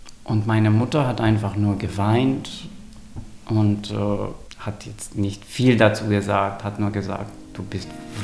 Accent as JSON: {"language": "German", "country": "Romania", "tie": "born or raised there", "second_language": "German", "moved": "yes", "said": "Ich bin in Rumänien aufgewachsen, in kommunistischen Rumänien, wo wir keinen Zugang zu Informationen über gleichgeschlechtliche Liebe hatten."}